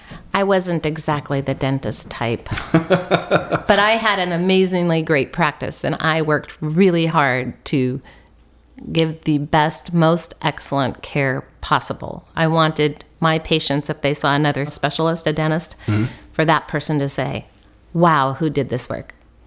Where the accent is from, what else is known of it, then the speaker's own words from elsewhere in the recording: Santa Rosa, California, United States; also born or lived in Berkeley / Marin County; I grew up an hour from here. I was born in Berkeley, raised in Santa Rosa, and then out in the western part of Marin County.